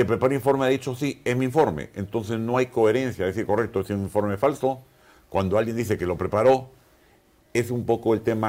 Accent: Peru; un poco lo que yo estoy contento como peruano haber convencido socios extranjeros que vengan a invertir al Perú

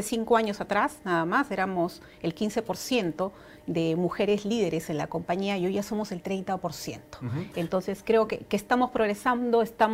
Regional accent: Peru; eso de verdad es un orgullo para nosotras como peruanas

